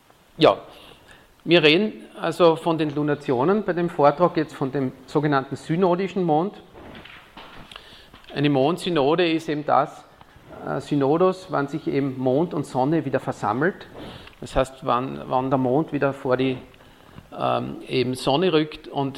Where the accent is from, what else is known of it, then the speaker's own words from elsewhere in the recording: Styria, Austria; born there; ich bin ja gebürtiger Steirer, also ich arbeite noch in meinem Kärntnerisch.